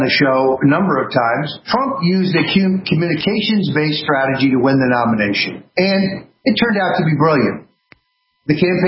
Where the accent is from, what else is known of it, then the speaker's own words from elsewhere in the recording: United States; As an American, I find that troubling.